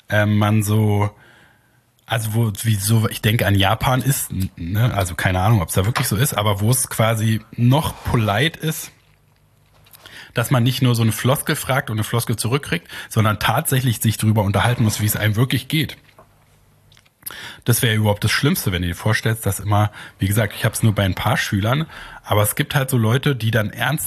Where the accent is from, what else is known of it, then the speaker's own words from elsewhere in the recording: Germany; das ist mir als Deutscher sehr wichtig.